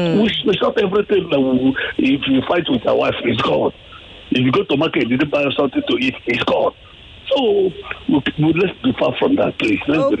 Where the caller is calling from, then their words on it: Alaba, Lagos, Nigeria; from Alaba.